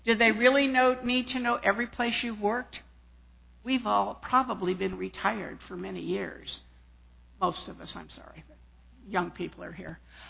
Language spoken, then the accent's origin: English; El Segundo, California, United States; also born or lived in Inglewood; I was born in Inglewood at the Stark's Nest Lying In Hospital. But I like to say I was born in El Segundo because that was where I was raised.